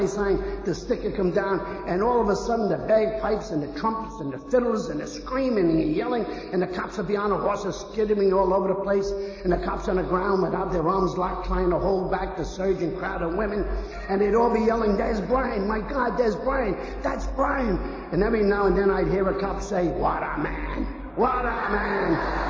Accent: New York, United States; Now, I live in 86th Street, and I'm born and raised in Yorkville, and on St. Patrick's Day, just generations of Yorkvillites come back

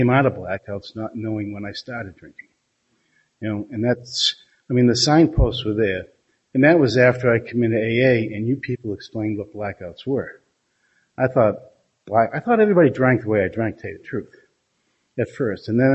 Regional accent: New England, United States; because I'm an Irish Catholic drunk from New England.

